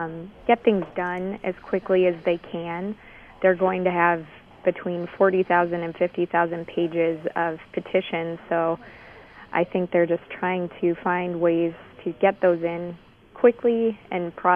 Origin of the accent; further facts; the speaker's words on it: Minneapolis, Minnesota, United States; now in Sioux Falls, United States; I am originally from Minneapolis, went to school in Indiana, and most recently was working in Madison, Wisconsin